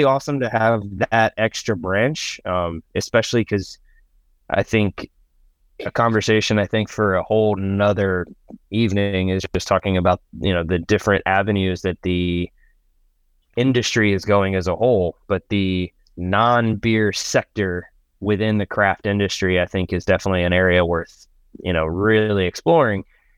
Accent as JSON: {"language": "English", "region": "Mississippi", "country": "United States", "tie": "born or raised there", "also_born_or_lived": "New York / Los Angeles", "lives_now": "Cincinnati, United States", "said": "I grew up in Mississippi. I had all these ideas about what I wanted to do with my life. I ended up in New York for a little bit, then I ended up in Los Angeles for a little bit, and through turns of events, I ended up in Cincinnati."}